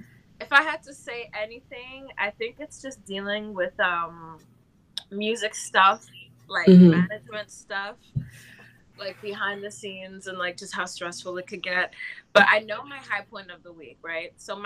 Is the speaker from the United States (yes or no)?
no; Nigeria; And I'm Nigerian, so my parents were like, college.